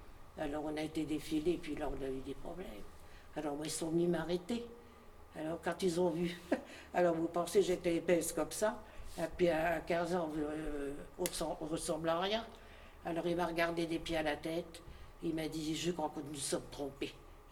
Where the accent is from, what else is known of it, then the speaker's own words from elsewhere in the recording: Troyes, Grand Est, France; En face de chez nous, à Troyes, je suis troyenne, hein